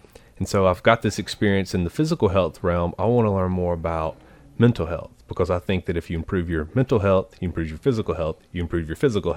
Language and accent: English; Meridian, Mississippi, United States; now in Miami, United States; Okay, I am from Meridian, Mississippi. I moved to Miami in early 2014, so coming up on my five-year anniversary